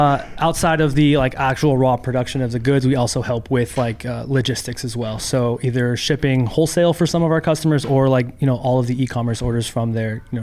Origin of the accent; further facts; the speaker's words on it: Renton, Washington, United States; moved away as an adult; now in Los Angeles, United States; I'm originally from Seattle.